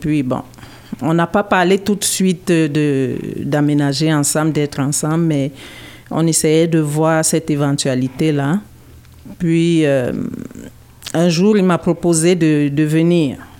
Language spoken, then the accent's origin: French; Cameroon; Je viens du Cameroun.